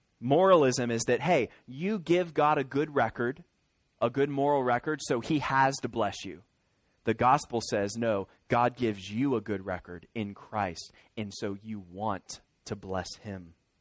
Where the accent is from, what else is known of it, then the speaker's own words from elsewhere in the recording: Virginia, United States; now in Kentucky, United States; Listen, when our family, we live in Kentucky, we're from Virginia.